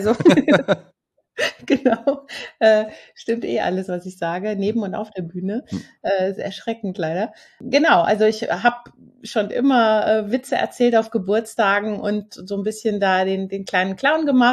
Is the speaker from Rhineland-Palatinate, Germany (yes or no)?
no; Hümme, Hesse, Germany; born or raised there